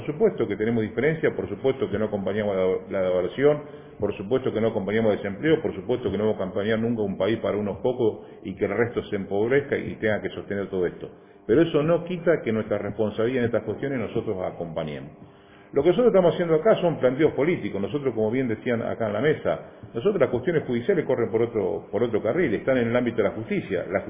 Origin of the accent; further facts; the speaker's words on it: Chacabuco, Buenos Aires Province, Argentina; Nací en Chacabuco, mis abuelos son de Chacabuco, mi viejo es de Chacabuco, mi señora es de Chacabuco, mis hijos de Chacabuco, vivo en Chacabuco, voy a vivir siempre en Chacabuco